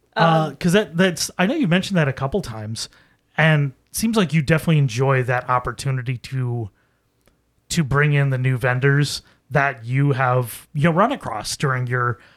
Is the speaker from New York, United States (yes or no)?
yes; Buffalo, New York, United States; But growing up in Buffalo, we had so many different options.